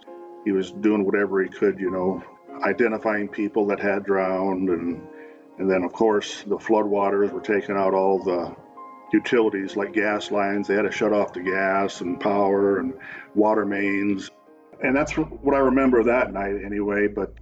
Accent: Rapid City, South Dakota, United States; I was born and raised in Rapid City.

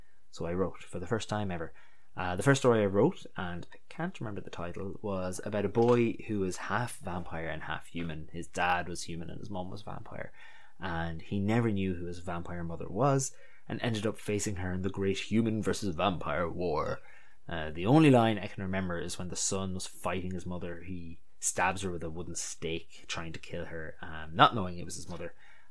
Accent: Ireland; accent: American; also born or lived in United States; I started school here in Ireland and lost my American accent in 2 weeks

